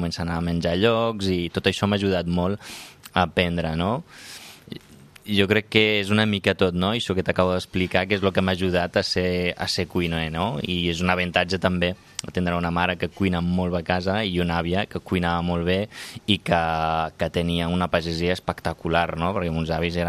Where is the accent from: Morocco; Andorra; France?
Morocco; Rif; Catalan is a second language; Jo sóc del Rif, que també és un altre idioma que es parla allà, a la zona del Rif, que no té res a veure amb l'àrab